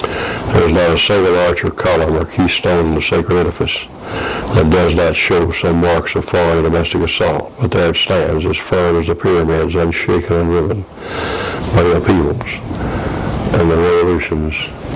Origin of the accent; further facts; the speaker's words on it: Deep South, United States; I grew up in the Deep South, what you would call the Southern culture, quite a few years ago now.